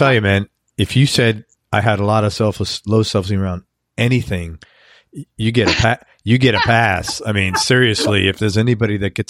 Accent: Bronx, New York, United States; Like, I'm from the Bronx. We did not have communes.

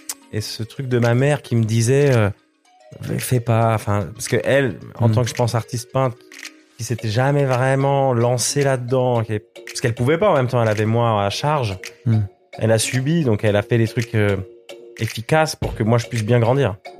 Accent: Switzerland; now in France; 2016, je découvrais vraiment le game français où, en tant que Suisse, je prenais une claque

